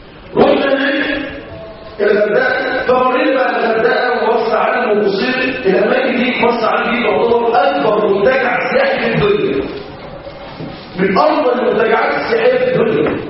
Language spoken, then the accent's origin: Arabic; Mansoura, Dakahlia, Egypt; عندنا في المنصوره